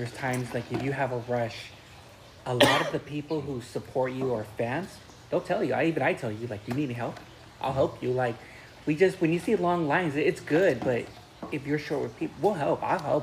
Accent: Long Beach, California, United States; But you and I just feel like, again, we're humble people from Long Beach.

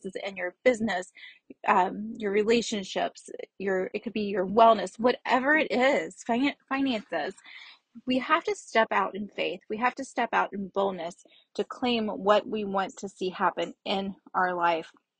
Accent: Louisville, Kentucky, United States; And my hometown it's a smaller city. It's Louisville, Kentucky, or Louisville for those who are not from there.

